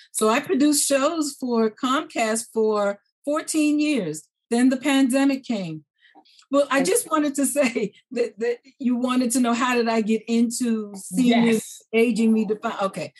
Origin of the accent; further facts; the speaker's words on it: New York City, New York, United States; But I grew up in New York City and I started working for a New York telephone company, worked my way up the ladder.